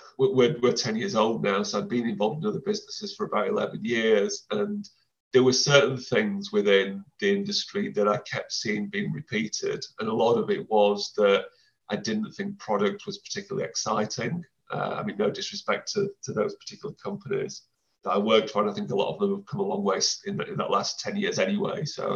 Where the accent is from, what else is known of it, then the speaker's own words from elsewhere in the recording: Sheffield, Yorkshire and the Humber, United Kingdom; I grew up in Sheffield, which is useful for these kind of things, obviously being surrounded by the Peak District.